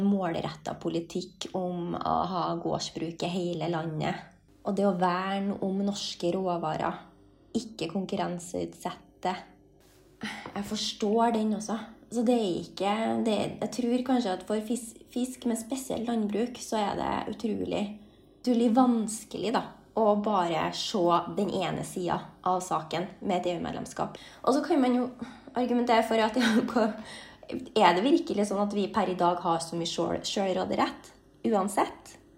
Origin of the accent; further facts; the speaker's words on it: Skogn, Trøndelag, Norway; jeg kommer jo fra Skogn